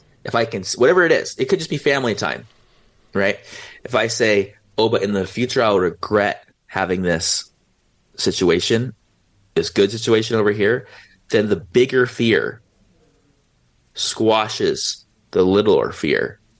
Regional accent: San Diego, California, United States; I was 16 and I'm from San Diego.

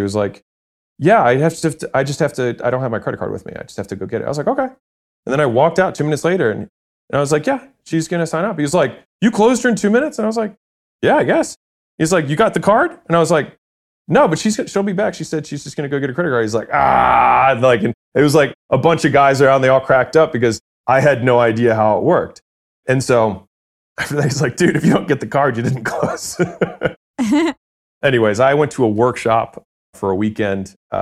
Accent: Baltimore, Maryland, United States; I didn't know anyone because I was in California. I'm from Baltimore. So I knew no one.

